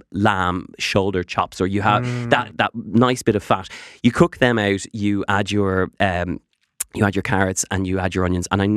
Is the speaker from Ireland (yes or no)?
yes; Ireland; I grew up with a very specific hatred of potatoes. I don't know what this was as an Irish child